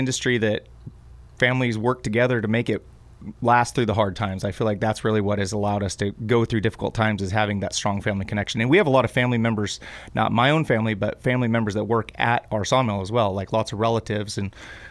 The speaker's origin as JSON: {"language": "English", "town": "Glide", "region": "Oregon", "country": "United States", "tie": "born or raised there", "said": "Well, I grew up in Glide, and my father is in the timber industry as well."}